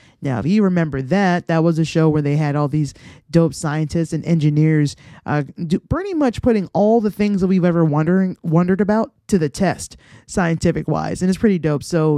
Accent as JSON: {"language": "English", "region": "Georgia", "country": "United States", "tie": "born or raised there", "said": "I grew up in Clayton County. I went to Clayton County high school, middle school. You know what I'm saying? I still currently live in Clayton County."}